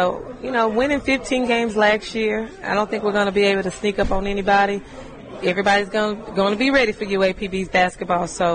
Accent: Arkansas, United States; I'm from Eastern Arkansas myself.

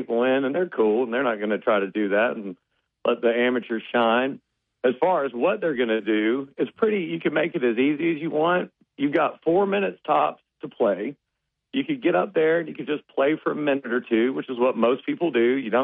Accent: Little Rock, Arkansas, United States; So I'm from Little Rock

